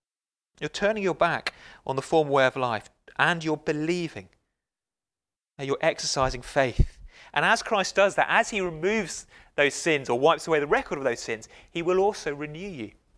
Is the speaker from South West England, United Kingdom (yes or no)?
yes; Wimborne, South West England, United Kingdom; Well, I grew up in Dorset. I presume they have these elsewhere, but they seem to be obsessed with them in Dorset. A little town called Wimborne, where I was born.